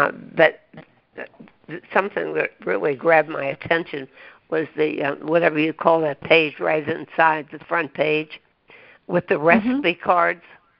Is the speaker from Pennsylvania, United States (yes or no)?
yes; Pittsburgh, Pennsylvania, United States; I grew up in Pittsburgh, and everybody listened to the Grand Ole Opry in the North, too.